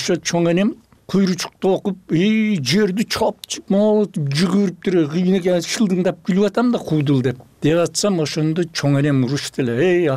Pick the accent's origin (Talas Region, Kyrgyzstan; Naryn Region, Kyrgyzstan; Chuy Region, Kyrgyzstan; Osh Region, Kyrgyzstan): Osh Region, Kyrgyzstan; Uzgen; мына мен например өзгөндүкмүн дедим.